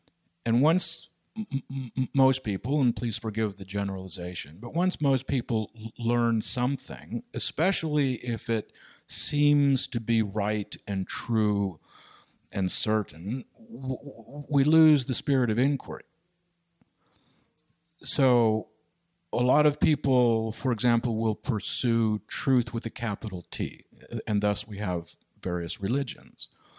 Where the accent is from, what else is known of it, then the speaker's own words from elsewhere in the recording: New York, United States; born there; I mean, I was born in 1950 in New York and so on.